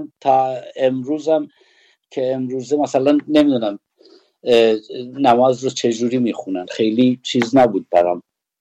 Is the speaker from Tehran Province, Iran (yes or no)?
no; Sanandaj, Kurdistan, Iran; اهل سنندجیم، اینا یه سری خیلی تحویلمون میگرفتن